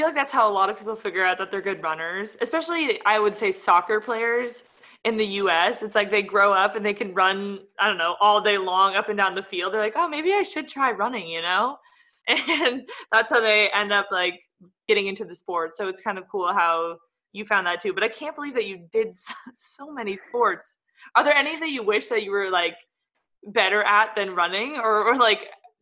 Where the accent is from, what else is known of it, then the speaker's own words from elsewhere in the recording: California, United States; I grew up in California and it's pretty big there just because, again, of the climate.